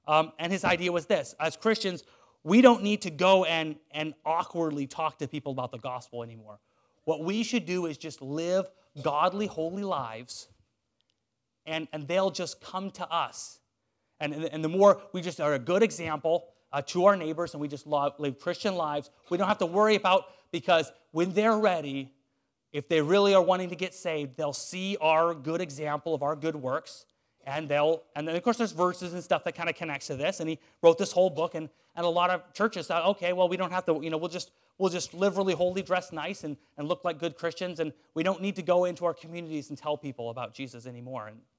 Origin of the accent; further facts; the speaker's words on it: Portland, Oregon, United States; So back where I grew up near Portland, Oregon, there was a Bible college